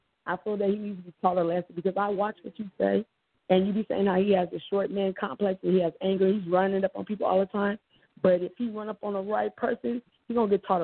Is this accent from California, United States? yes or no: yes; San Diego, California, United States; You know, California, I'm from San Diego, and I wish I could catch you in the center of my city.